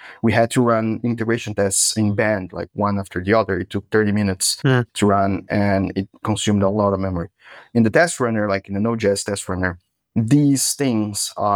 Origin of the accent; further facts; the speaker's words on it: Brazil; I'm from Brazil and I really do love TypeScript.